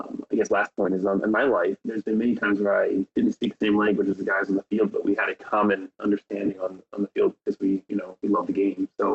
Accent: California, United States; I grew up in a community that had a lot of immigrants. And it was just I grew up in California, so we had 365 days of sunshine.

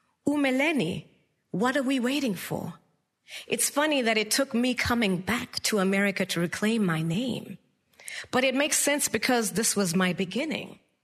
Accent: Zimbabwe; now in United States; I am a seed. I am an immigrant. I am Zimbabwean. I am American.

